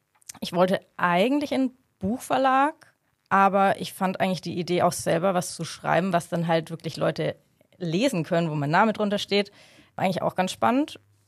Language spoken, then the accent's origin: German; Bavaria, Germany; now in Munich, Germany; Ich bin auch aus Franken, was man nicht hören kann.